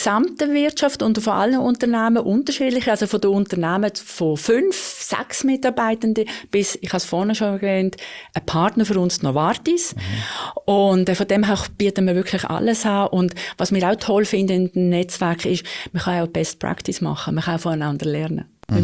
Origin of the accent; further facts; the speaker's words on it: Rheinfelden, Aargau, Switzerland; Ich bin in Rheinfelden aufgewachsen, dort alle Schulen besucht.